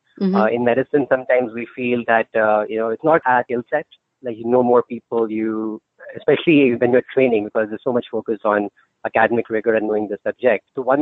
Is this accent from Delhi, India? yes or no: yes; Delhi, India; So I'm originally from Delhi, India, and I used to be a math nerd in school.